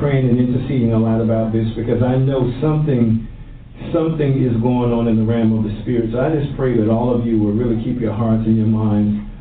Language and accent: English; Virginia, United States; it kind of takes me back, because I was raised in Virginia, and it takes me back to that atmosphere that was going on then